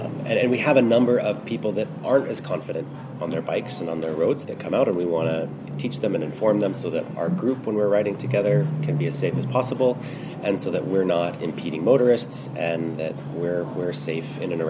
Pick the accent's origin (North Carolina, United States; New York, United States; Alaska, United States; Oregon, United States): Alaska, United States; Juneau; also born or lived in Montana / Boulder, United States / Salt Lake City, United States / Prince George, California, United States; So my background, again, I was born and raised in Juneau, Alaska, but then I lived in Montana. I lived in Boulder, Colorado, kind of a hotbed for cycling in North America, doing a graduate degree.